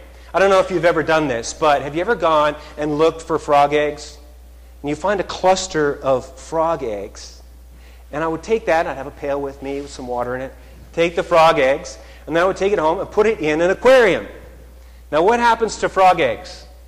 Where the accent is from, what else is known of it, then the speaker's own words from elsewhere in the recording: Red Deer, Alberta, Canada; You all know that I grew up in Red Deer, Alberta, Canada, out in the prairies. So when I was a kid, I used to like to go out hiking. Our house was right at the edge of town.